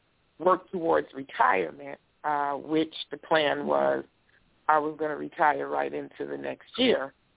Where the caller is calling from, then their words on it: Detroit, Michigan, United States; I'm calling from Detroit.